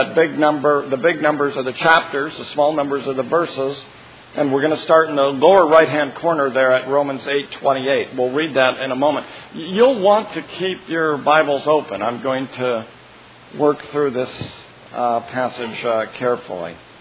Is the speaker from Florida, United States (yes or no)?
no; Salem, Oregon, United States; It's a joy for me since I grew up in Oregon, Salem.